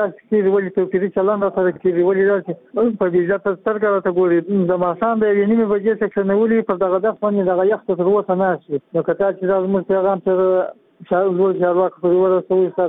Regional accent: Kandahar, Afghanistan; now in Mazar-i-Sharif, Afghanistan; زه د کندهار اوسیدونکو یم

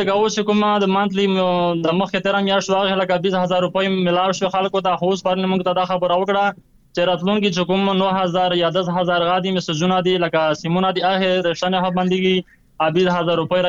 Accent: Khyber Pakhtunkhwa, Pakistan

